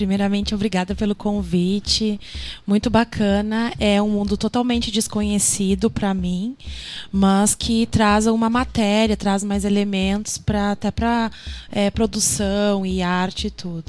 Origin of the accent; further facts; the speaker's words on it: Rio Grande do Sul, Brazil; now in São Paulo, Brazil; Bom, eu sou gaúcha, né? Vim do interior do Rio Grande do Sul e estou em São Paulo há 6 anos.